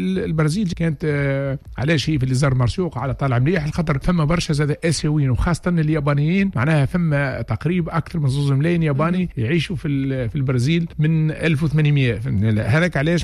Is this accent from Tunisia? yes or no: yes; Tunisia; كان عندنا في تونس خاصة في الساحل كانت موجودة برشا